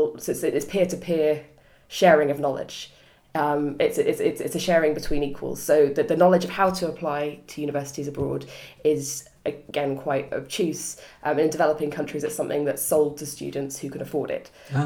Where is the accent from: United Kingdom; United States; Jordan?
United Kingdom; England; I mean, being English, there's only really one camp that was safe for me to go